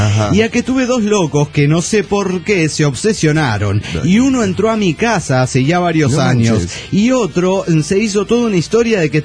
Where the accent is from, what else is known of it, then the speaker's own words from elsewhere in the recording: Bolivia; born there; 1 de septiembre salgo rumbo a Bolivia, mi tierra natal.